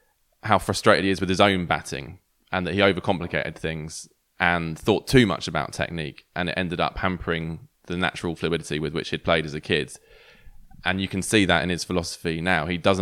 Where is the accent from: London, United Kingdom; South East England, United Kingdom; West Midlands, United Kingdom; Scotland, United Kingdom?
South East England, United Kingdom; Canterbury; I grew up in Canterbury. It's a very small place. There's only so many places you can go out.